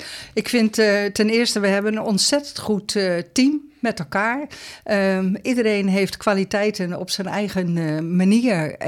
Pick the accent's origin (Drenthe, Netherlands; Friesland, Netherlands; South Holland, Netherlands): Drenthe, Netherlands; Zeegse; Ik kom uit Zeegse.